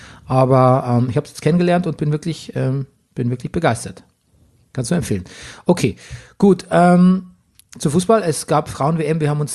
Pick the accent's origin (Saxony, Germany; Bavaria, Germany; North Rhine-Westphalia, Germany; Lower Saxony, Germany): Bavaria, Germany; Ja, so klassifiziert man bei uns in Bayern. Frange ist alles gesagt, ne?